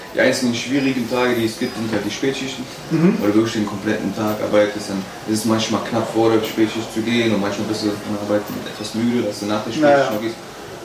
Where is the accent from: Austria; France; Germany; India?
Germany; Aachen, North Rhine-Westphalia; ich bin 29 Jahre alt. Ja, bin aus Aachen selber auch, bin auch hier geboren